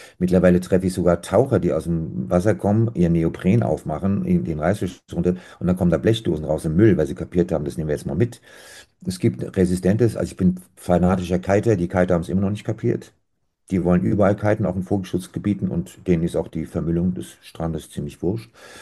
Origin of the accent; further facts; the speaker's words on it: Rhine-Main, Germany; Ich bin am Rhein und Main groß geworden, bekanntlich.